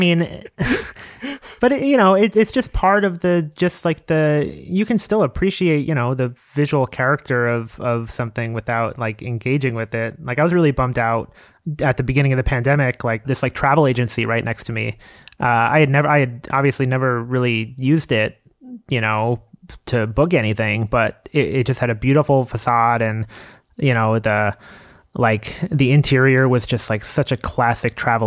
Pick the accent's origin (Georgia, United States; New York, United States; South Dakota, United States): New York, United States; Long Island; also born or lived in Queens; I was born in Queens, but I spent most of my childhood in Long Island.